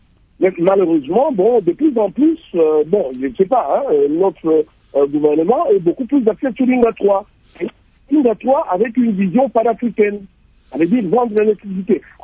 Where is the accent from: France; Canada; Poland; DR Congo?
DR Congo; chez nous au Congo